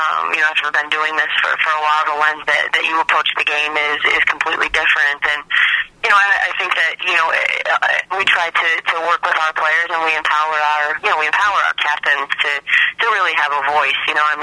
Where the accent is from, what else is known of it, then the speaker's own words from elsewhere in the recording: Michigan, United States; It was a great fit, very similar to home. I'm from Michigan, so it's a lot of very familiar surroundings